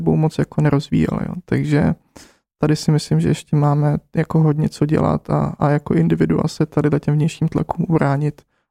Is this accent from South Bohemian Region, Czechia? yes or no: yes; South Bohemian Region, Czechia; born there; Ne, v Jižních Čechách, na vesnici, hned vedle lesa.